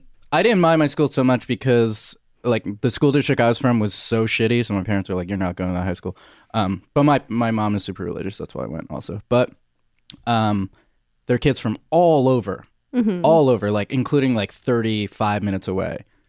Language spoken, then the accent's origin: English; New York, United States; I grew up in Long Island and there were a lot of Catholic schools that were kind of more strict, but this one was like the cool one.